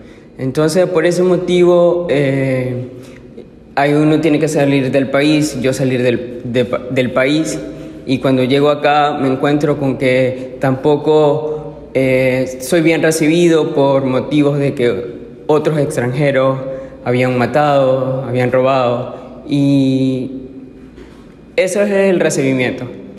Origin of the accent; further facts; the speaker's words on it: Venezuela; moved away; Emigré por el motivo principal, que es que la economía decayó de una manera que no era sustentable. En Venezuela, 7 hermanos, era imposible